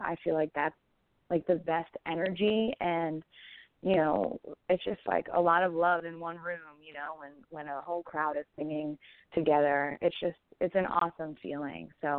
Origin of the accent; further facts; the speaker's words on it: New York, United States; now in Nashville, United States; I'm now in Nashville, Tennessee. I'm from New York, but I decided to move to Nashville to further my music career